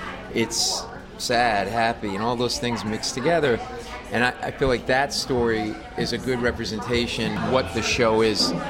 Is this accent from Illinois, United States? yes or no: no; Rhode Island, United States; We grew up in Rhode Island.